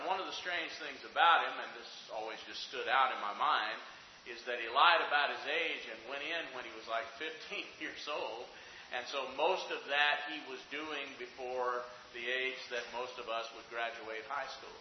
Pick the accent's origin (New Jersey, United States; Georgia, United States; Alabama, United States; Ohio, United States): Alabama, United States; Decatur; you would see the skies between my hometown of Decatur, usually all the way to Athens, Wes's hometown.